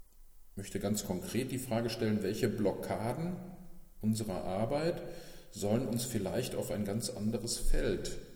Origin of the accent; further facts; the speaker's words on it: Dortmund, North Rhine-Westphalia, Germany; Auch zum Beispiel in meiner Heimat Dortmund